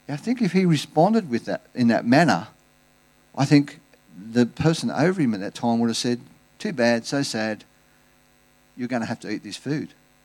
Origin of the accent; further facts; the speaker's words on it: Australia; as an Australian